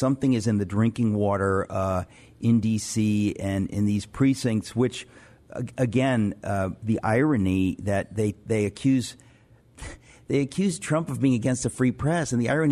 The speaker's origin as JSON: {"language": "English", "town": "New York City", "region": "New York", "country": "United States", "tie": "born or raised there", "said": "I grew up in Queens."}